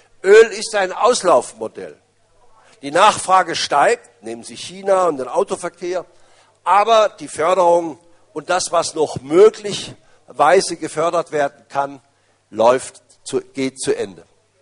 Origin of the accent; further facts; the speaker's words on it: Baden-Baden, Baden-Württemberg, Germany; Ich sage Ihnen mal ein positives Beispiel aus meiner Heimatstadt Baden-Baden.